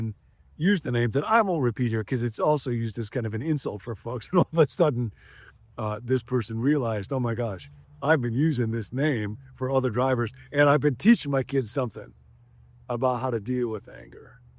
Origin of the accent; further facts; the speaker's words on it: Rockford, Illinois, United States; a guy named Frank from my hometown, Rockford, Illinois, Frank Beach. I grew up at Temple Baptist Church.